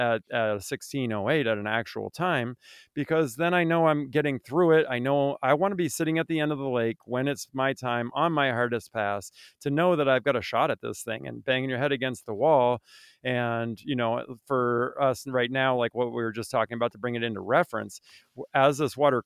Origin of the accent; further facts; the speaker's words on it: Vermont, United States; I grew up in Vermont, we would break ice to go free ski in the middle of the lake.